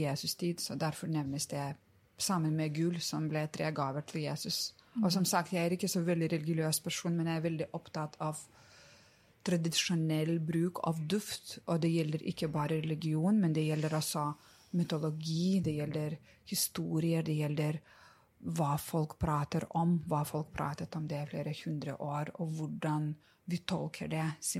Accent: Lithuania; Norwegian is a second language; now in Norway; jeg er fra Litauen. Jeg er litauisk. Jeg har truffet mannen min i Litauen.

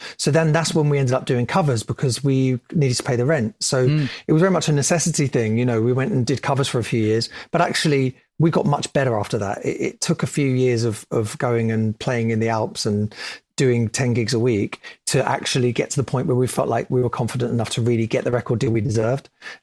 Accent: Bounds Green, London, United Kingdom; I went to school in North London, in Southgate is where I went to school. And because I was raised in Bounds Green, went to school in Southgate. My dad's house was Barnet.

